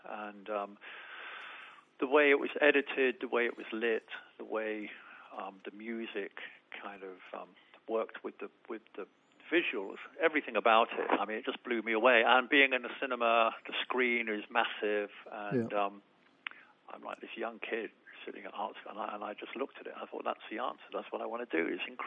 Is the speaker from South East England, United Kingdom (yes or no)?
yes; Portsmouth, South East England, United Kingdom; born there; Oh, well, I was born in Portsmouth.